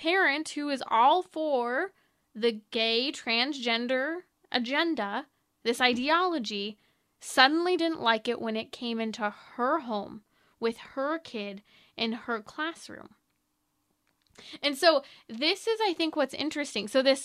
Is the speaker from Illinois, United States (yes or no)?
no; California, United States; it's not just California, it just happens to be my home state